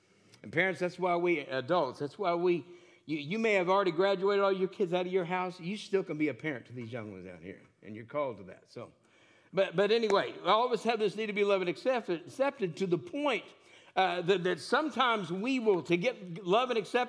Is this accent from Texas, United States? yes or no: yes; Texas, United States; also born or lived in Corpus Christi / North Pole, Alaska / Washington State / Lake Jackson; I was born in Corpus. We moved to North Pole, Alaska, to Washington State, to all over East Texas. And by the time I was going into my ninth grade year, we moved to south of Houston, a place called Lake Jackson, Texas.